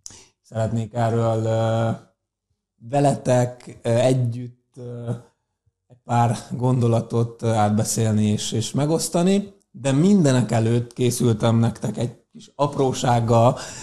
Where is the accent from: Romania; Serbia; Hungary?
Hungary; Debrecen, Hajdú-Bihar; és ehhez most Debrecent választottuk, hisz ugye onnan származunk